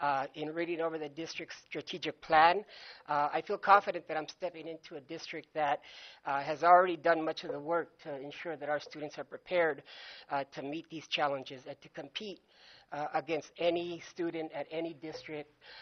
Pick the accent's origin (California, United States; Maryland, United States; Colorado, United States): California, United States; La Puente; now in West Covina, United States; I grew up in La Puente, and as a kid in La Puente, you know, it was like, ooh, West Covina, one day I can get there.